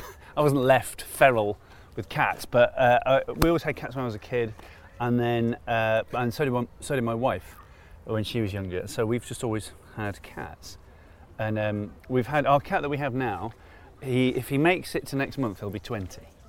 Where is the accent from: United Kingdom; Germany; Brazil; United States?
United Kingdom; Manchester, North West England; also born or lived in Cardiff; I was born in Wales, but I was brought up in Manchester. I was born in Cardiff.